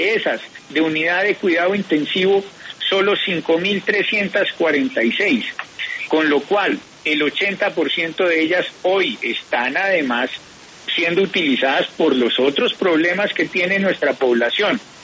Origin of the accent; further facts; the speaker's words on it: Pereira, Risaralda, Colombia; sino porque no había acceso al esquema de salud en Pereira, mi tierra.